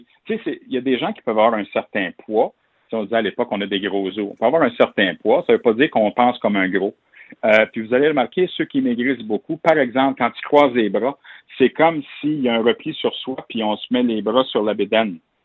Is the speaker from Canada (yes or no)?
yes; Saint-Alphonse-Rodriguez, Quebec, Canada; parce que je viens de la région de Joliette, à Saint-Alphonse